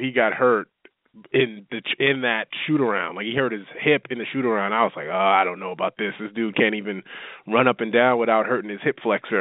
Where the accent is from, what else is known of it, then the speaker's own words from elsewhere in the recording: Brooklyn, New York, United States; I'm from Brooklyn, and that's not the case.